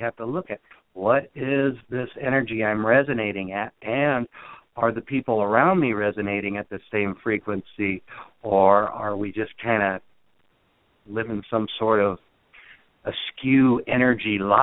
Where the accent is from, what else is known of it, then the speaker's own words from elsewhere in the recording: United States; Me in my 50s growing up in America, land of the home of the brave, you know, land of the free and all this sort of stuff.